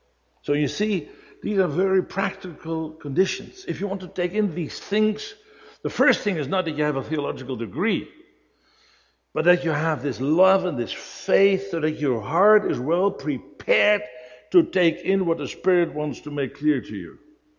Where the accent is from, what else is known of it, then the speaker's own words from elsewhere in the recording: Netherlands; accent: Dutch; English is a second language; And, well, you have to bear with my Dutch accent. I can't help it.